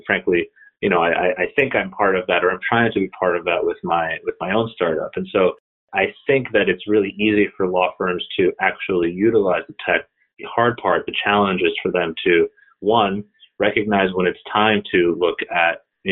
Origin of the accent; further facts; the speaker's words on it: Kharkiv, Kharkiv Oblast, Ukraine; first language Russian; English is a second language; Yeah, so I was born in Kharkiv, which is pretty close to the Russian border, actually. So, you know, I grew up speaking Russian rather than Ukrainian, for example.